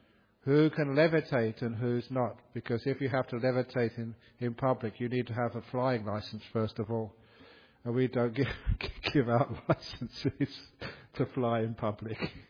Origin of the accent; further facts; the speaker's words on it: Australia; I said, "Oh, I'm from Australia."